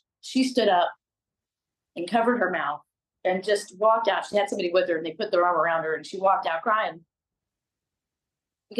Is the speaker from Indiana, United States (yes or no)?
no; Cedar Hill, Texas, United States; I grew up in Cedar Hill, and we had property, and it was gorgeous, woods and a pond, and we were very poor